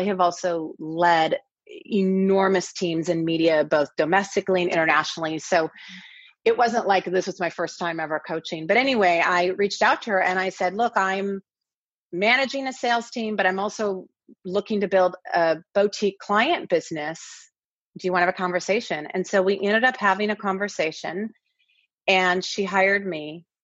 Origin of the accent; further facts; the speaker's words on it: Kirkland, Washington, United States; also born or lived in Seattle; And then I grew up in Kirkland, but I actually went to high school in Seattle.